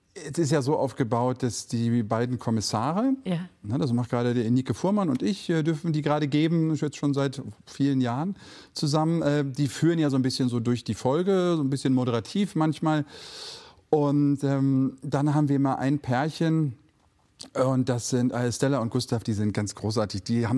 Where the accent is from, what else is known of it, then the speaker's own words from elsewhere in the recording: North Rhine-Westphalia, Germany; Vorher immer so sehr Ruhrpott-mäßig meine Rollen auch angelegt. Ne? Das ist, wo ich herkomme, fängt man die Sätze mit Sammer oder mit Hörmer halt an.